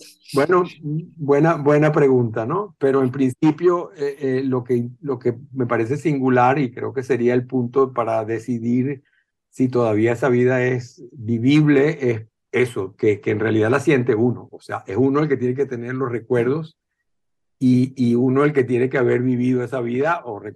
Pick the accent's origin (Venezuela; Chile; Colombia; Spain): Venezuela; moved away as an adult; yo lo que siento es que inevitablemente soy venezolano. Es decir, digamos, yo no salí de Venezuela, sino ya casado y con hijos a los 30 años a estudiar afuera, digamos. Es decir, mi vida transcurrió en Venezuela.